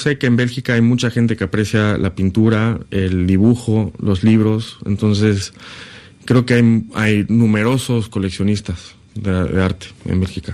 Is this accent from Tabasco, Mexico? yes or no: no; Mexico City, Mexico; yo tengo la suerte de haber crecido en una colonia muy natural, con mucha naturaleza